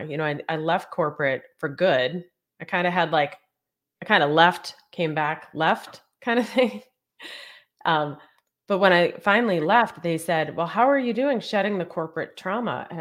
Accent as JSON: {"language": "English", "region": "Northeast", "country": "United States", "tie": "born or raised there", "said": "I grew up Irish Catholic in the Northeast."}